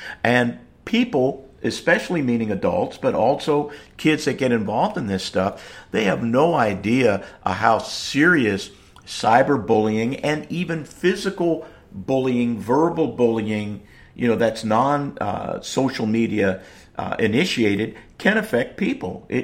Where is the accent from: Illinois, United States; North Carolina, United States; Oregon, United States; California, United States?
California, United States; and of course, we're both originally from California